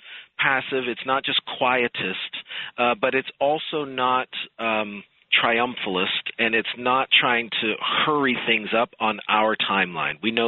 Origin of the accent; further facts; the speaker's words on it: Canada; now in United States; I'm a Canadian immigrant to this country.